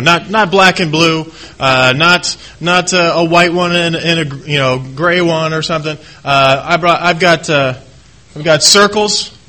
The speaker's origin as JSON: {"language": "English", "town": "Tacoma", "region": "Washington", "country": "United States", "tie": "born or raised there", "also_born_or_lived": "Seattle", "said": "As a kid, I grew up in Tacoma and Seattle area, and always felt really uncomfortable."}